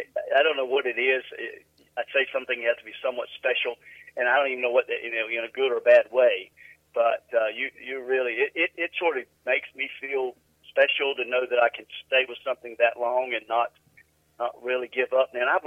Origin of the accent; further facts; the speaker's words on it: North Carolina, United States; There's one parcel that actually is a 1,500 acre site that's near where I grew up in Harnett County.